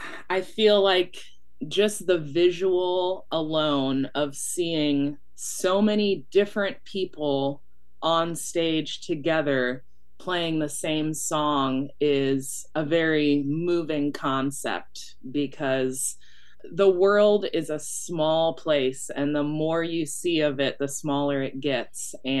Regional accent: Iowa, United States; here I am, I'm from Iowa and I'm playing Congolese music

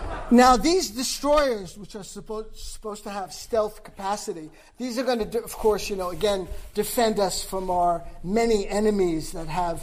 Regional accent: New York City, New York, United States; the days like when I was growing up on East 87th Street and York Avenue in New York, and we knew the cop's first name.

